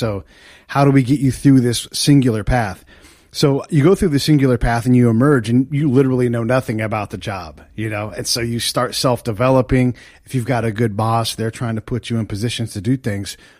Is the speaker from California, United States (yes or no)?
yes; California, United States; I grew up in the Bay Area, California.